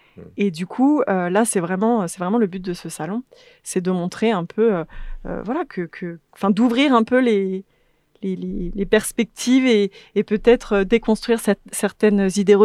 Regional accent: Bourgogne-Franche-Comté, France; J'ai une maman qui est bourguignonne. Ouais. Et donc, j'ai été élevée au Bourgogne

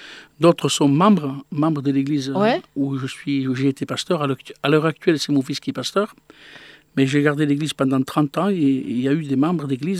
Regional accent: Montpellier, Occitanie, France; je suis montpellierien, je suis né à Montpellier, donc on est sédentaire.

